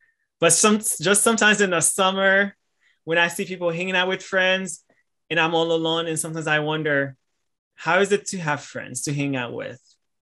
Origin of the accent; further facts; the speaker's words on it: Boston, Massachusetts, United States; now in Somerville, United States; because I'm from Boston and I live close to there in Somerville.